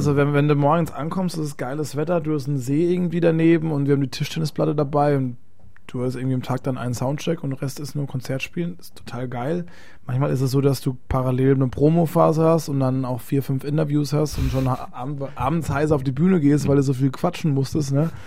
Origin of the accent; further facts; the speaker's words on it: Southern Germany, Germany; Nee, ich komme ja aus dem Süden, ne? Süddeutscher bin ich ja.